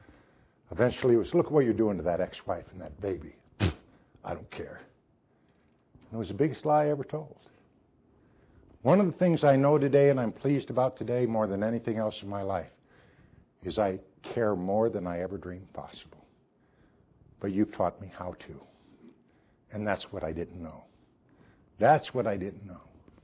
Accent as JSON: {"language": "English", "town": "Davenport", "region": "Iowa", "country": "United States", "tie": "born or raised there", "said": "I was raised in Davenport, Iowa, but I drank for some other reasons too."}